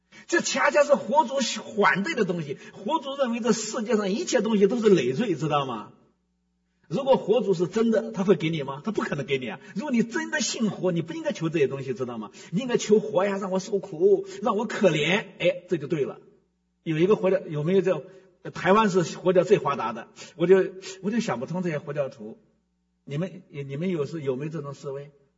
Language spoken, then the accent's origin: Chinese; China; 就聊到我们这个中国人的思想